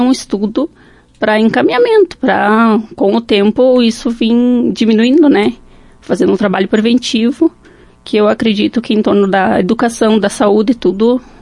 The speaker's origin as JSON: {"language": "Portuguese", "town": "Caseiros", "region": "Rio Grande do Sul", "country": "Brazil", "tie": "born or raised there", "lives_now": "Lagoa Vermelha, Brazil", "said": "Sou natural de Lagoa Vermelha, mas morei até os 12, 13 anos em Caseiros. Meus pais atualmente moram em Caseiros e eu moro aqui."}